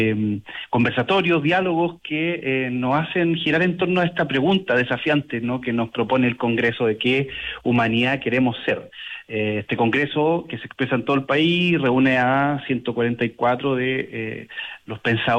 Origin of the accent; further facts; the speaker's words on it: Chile; orgullosos como chilenos de ser de los espacios de divulgación científica más importantes del mundo